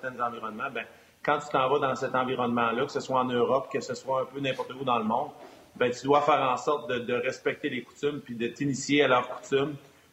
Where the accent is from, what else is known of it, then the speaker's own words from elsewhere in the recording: Quebec, Canada; Moi et ma femme, on est Québécois, donc la culture de Noël, la culture de la nouvelle année, nos habitudes francophones, si on veut, hein, c'est sûr que ça fait partie de nos racines